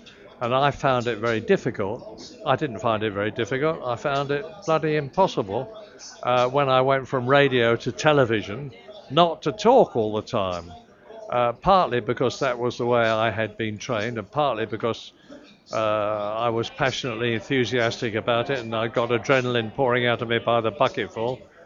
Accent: England, United Kingdom; But from where I come from Britain, from England

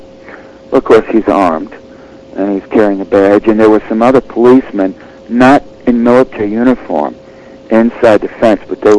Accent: Virginia, United States; and I'm from Virginia, by the way, originally

